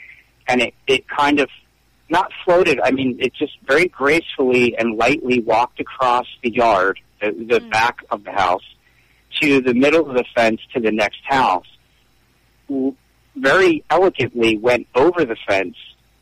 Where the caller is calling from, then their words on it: Philadelphia, Pennsylvania, United States; I'm from Philadelphia, Pennsylvania.